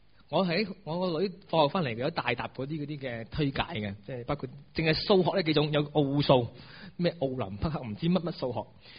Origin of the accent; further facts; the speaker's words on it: Hong Kong; 但我就知道呢，我哋香港人好正常呢